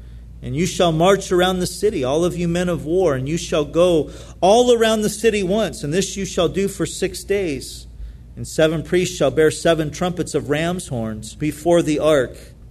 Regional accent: California, United States; I grew up in Orange County. That's where I lived most of my life until I moved down here.

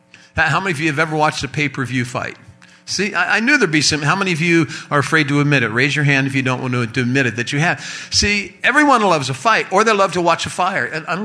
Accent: Cincinnati, Ohio, United States; I'm from Cincinnati.

